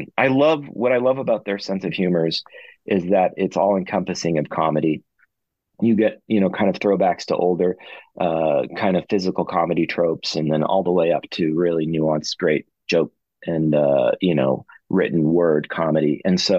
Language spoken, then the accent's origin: English; California, United States; Can you tell I'm from California?